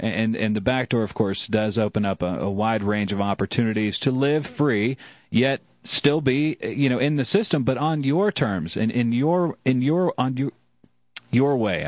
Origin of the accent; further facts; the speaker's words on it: Georgia, United States; I'm from Georgia, so it's like a family for me as well.